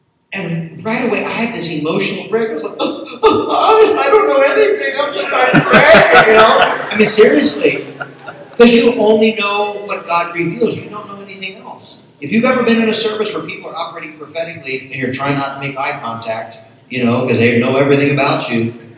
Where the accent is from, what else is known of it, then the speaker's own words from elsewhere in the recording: East Coast, United States; but where I was raised in the East Coast, it's just a total melting pot.